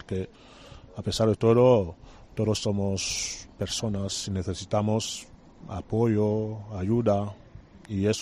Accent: Cameroon; Yo estaba en Camerún, mi país, soy africano.

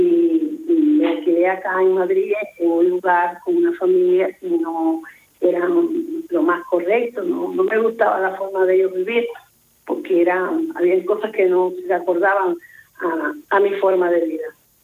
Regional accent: Cuba; now in Spain; Pero debido a algunas circunstancias políticas que tuve allá en mi país, pues entonces tuve que venir para acá.

